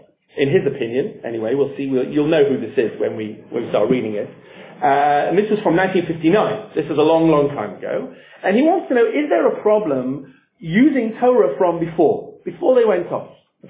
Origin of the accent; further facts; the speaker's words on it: England, United Kingdom; now in United States; I'm from England, and I used to only learn with English people. And then I ended up in a kollel here in America.